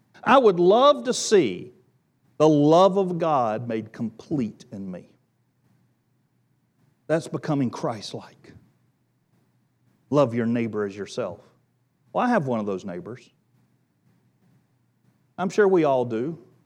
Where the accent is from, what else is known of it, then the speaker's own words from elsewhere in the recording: Wilmington, United States; I grew up in Wilmington. I grew up in the Bible Belt. I grew up surrounded by Baptist churches.